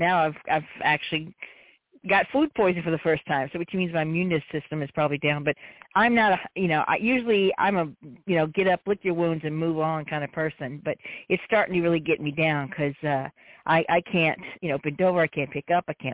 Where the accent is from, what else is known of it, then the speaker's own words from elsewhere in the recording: Louisiana, United States; Hi, yes, I'm from Louisiana. You already nailed it.